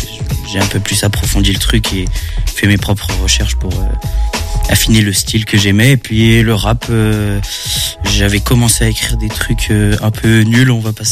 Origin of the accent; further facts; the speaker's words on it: Angers, Pays de la Loire, France; j'ai 21 ans, je viens des alentours d'Angers depuis que je suis né.